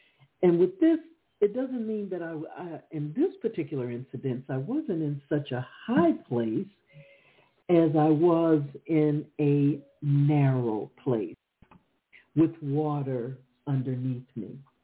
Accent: Chicago, Illinois, United States; Well, I'm a city girl. I'm from Chicago.

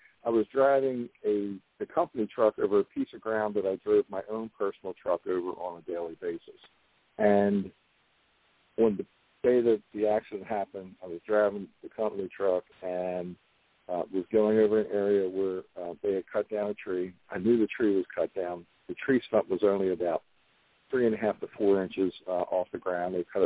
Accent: Maryland, United States; So I'm trying to speed that up in my home state and have a meeting with Governor Larry Hogan's office

